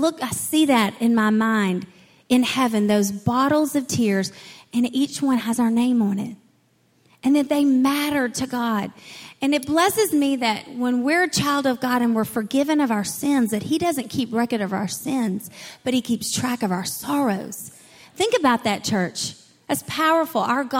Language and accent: English; the South, United States; accent: Southern; He hears my little southern accent voice.